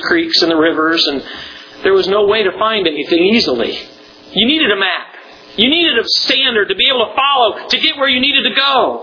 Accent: Colorado, United States; also born or lived in New York; I remember living and growing up in Colorado.

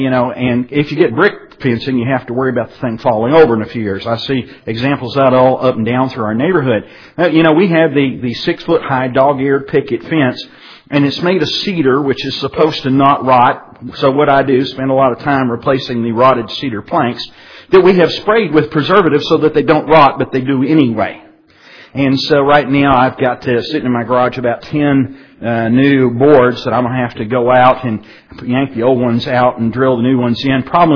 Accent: Springfield, Illinois, United States; I actually did some of my growing up in Springfield, Illinois

